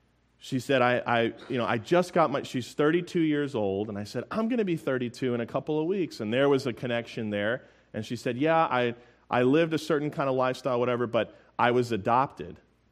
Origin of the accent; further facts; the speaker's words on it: Tampa, Florida, United States; I'm actually traveling here, seeing some friends in a ministry. I'm from Tampa, Florida.